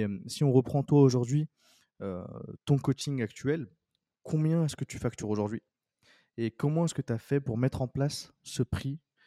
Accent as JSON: {"language": "French", "country": "France", "said": "parce qu'on est notamment reconnu en tant que Français"}